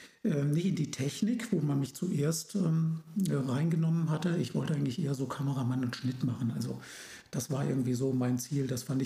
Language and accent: German; Hesse, Germany; Und aufgewachsen bin ich dann so ein bisschen außerhalb von Kassel. Da sind meine Eltern dann, da war ich 5 Jahre alt, da sind wir vor die Tore von Kassel in die nordhessischen Berge gezogen und da bin ich aufgewachsen.